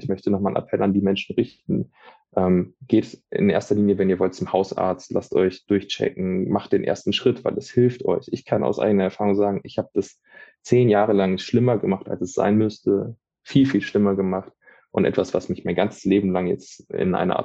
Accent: Rheinberg, North Rhine-Westphalia, Germany; die psychiatrische Klinik in Rheinberg, da wo ich herkomme, in meinem Heimatort.

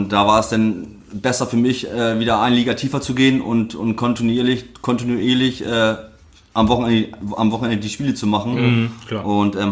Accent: Schneverdingen, Lower Saxony, Germany; also born or lived in Soltau / Neuenkirchen; Aus der Lüneburger Heide. Geboren in Soltau. Ja. Aufgewachsen die ersten Jahre, als ich noch ganz klein war, in Neuenkirchen. Und dann haben meine Eltern 10 Kilometer weiter ein Haus gekauft in Schneewarding. In der Lüneburger Heide, genau.

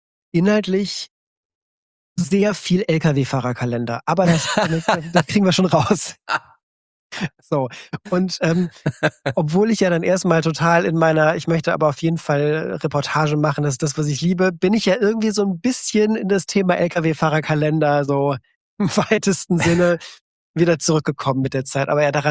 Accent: Belgium; Praktikum bei der Lokalredaktion von einer kleinen Zeitung bei uns in Belgien

